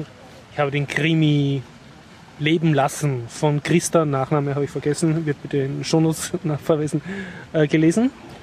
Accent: Vienna, Austria; Also man kennt so die Orte wieder

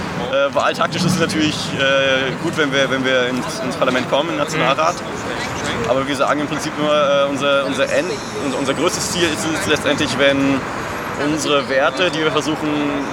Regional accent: Germany; now in Austria; Ich bin seit 2009 bei den österreichischen Piraten. Ja. Ich bin selber Deutscher.

